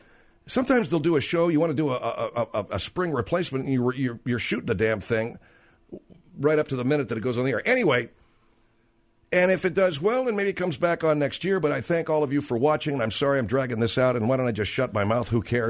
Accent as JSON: {"language": "English", "region": "California", "country": "United States", "said": "I'm going to resist the temptation to think as a Californian, this is a more important thing, folks."}